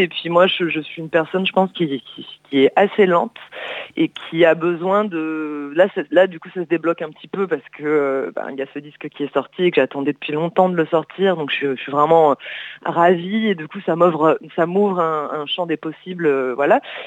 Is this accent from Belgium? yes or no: no; Hyères, Provence-Alpes-Côte d'Azur, France; je suis du Var, je suis née à Hyères